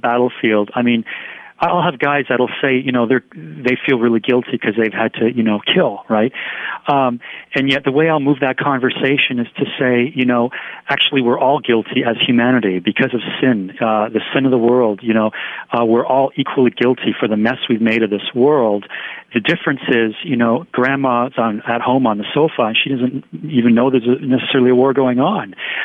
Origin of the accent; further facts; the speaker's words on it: Canada; as a Canadian chaplain